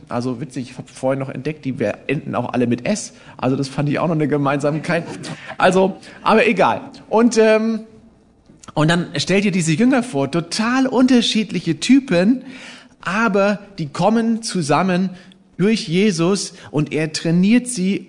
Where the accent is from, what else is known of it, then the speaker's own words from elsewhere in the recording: Kulmbach, Bavaria, Germany; also born or lived in Lauterbach; Ich bin geboren in Lauterbach in Hessen, aufgewachsen in Kulmbach und war dann eine Zeit in der Schweiz